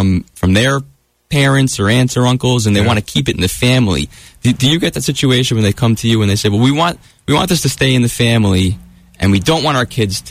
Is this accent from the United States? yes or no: yes; New York, United States; from Long Island, like I am.